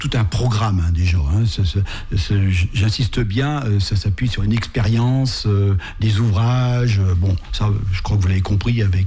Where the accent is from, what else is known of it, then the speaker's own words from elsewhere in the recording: Pays de la Loire, France; J'ai évolué en Vendée, je suis natif de Vendée